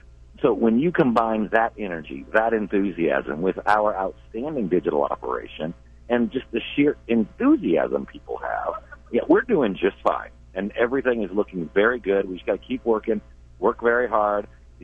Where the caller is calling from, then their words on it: Arlington, Virginia, United States; Oh, just outside the swamp in Arlington, Virginia.